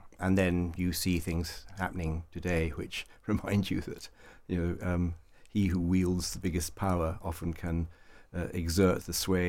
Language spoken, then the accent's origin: English; Ghana; born there; Yes, because I was born in Ghana